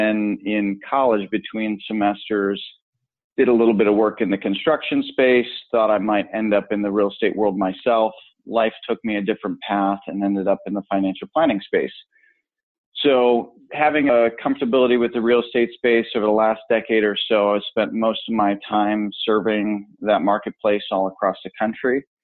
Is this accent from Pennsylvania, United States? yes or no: no; Buffalo, New York, United States; So I grew up right outside of Buffalo, New York.